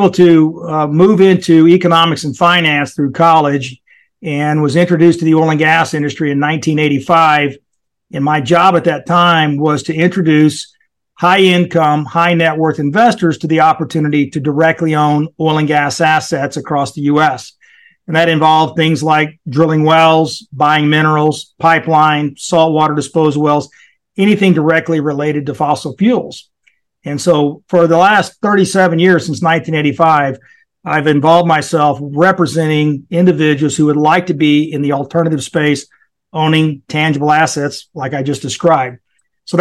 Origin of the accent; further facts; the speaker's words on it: Corpus Christi, Texas, United States; also born or lived in Rio Grande Valley; So my background is I'm almost 60 years old. I grew up in Corpus Christi, Texas, and ended up living in the Rio Grande Valley all during high school. So I was right in the middle of farming country.